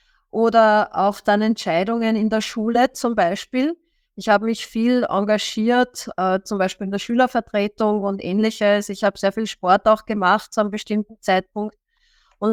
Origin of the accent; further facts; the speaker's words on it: Salzburg, Austria; ich bin in Salzburg aufgewachsen und wir waren so in der peripheren Einflugschneise des Flughafens.